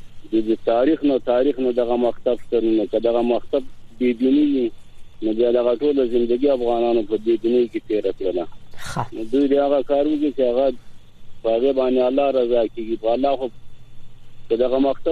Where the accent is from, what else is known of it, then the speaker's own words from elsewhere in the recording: Afghanistan; مونږ خو د افغانستان خلک یو افغانان یو